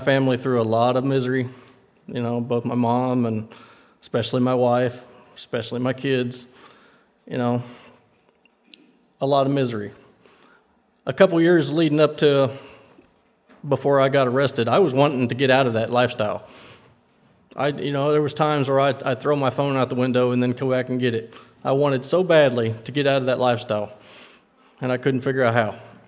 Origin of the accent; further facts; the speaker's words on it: Leeton, Missouri, United States; I was born in Leeton, I guess Windsor, actually. Raised in Leeton, wasn't much